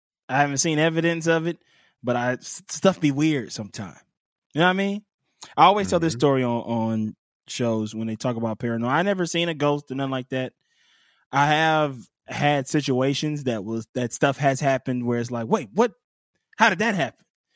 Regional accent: Pascagoula, Mississippi, United States; This in my hometown. I'm from Pascagoula, Mississippi.

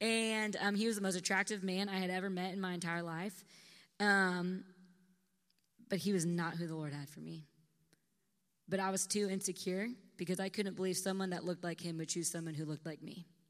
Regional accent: Santa Barbara, California, United States; I'm from Santa Barbara, California.

